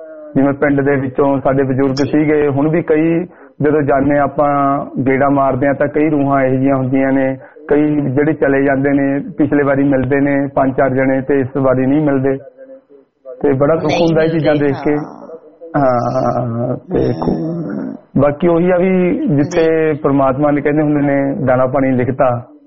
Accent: Dhanetha, Punjab, India; ਮੇਰਾ ਪਿੰਡ, ਹਾਂਜੀ ਪੰਜਾਬ ਤੋਂ ਜੀ, ਜ਼ਿਲ੍ਹਾ ਪਟਿਆਲਾ ਪੈਂਦਾ ਸਾਨੂੰ, ਪਿੰਡ ਮੇਰਾ ਧਨੇਠਾ ਸਮਾਣੇ ਦੇ ਲਾਗੇ ਆ।

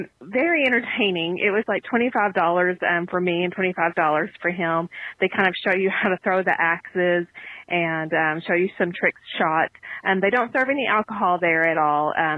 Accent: Kentucky, United States; And so he asked us, where are you guys from? And we said, you know, Kentucky.

